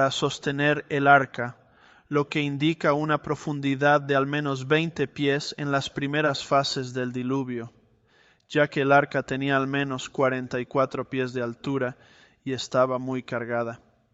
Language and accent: Spanish; California, United States; moved away as an adult; also born or lived in Texas; Soy de California y me mudé a Texas hace más de 2 décadas.